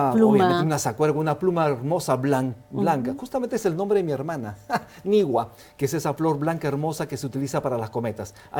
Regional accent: Cusco, Peru; en el Cusco, en mi tierra linda, preciosa

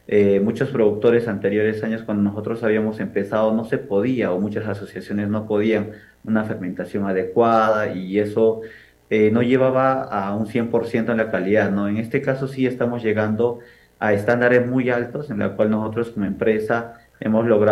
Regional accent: Cusco, Peru; Y como cusqueño me siento orgulloso de trabajar con el cacao chunche.

